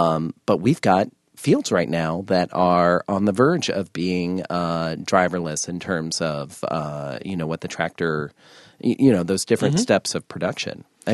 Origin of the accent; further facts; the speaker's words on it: Columbus, Ohio, United States; now in Iowa, United States; as a kid growing up in Columbus, Ohio, that I'd be living in that I'd be living in Iowa